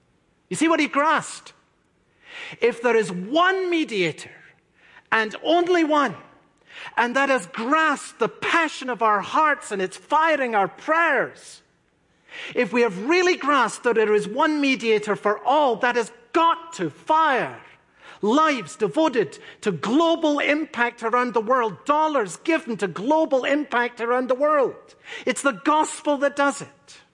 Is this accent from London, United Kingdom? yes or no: no; Edinburgh, Scotland, United Kingdom